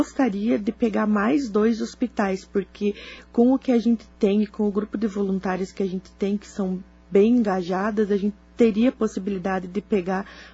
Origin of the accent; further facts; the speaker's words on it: Planalto, Paraná, Brazil; porque a gente é daqui do interior, aqui de Planalto, Paraná.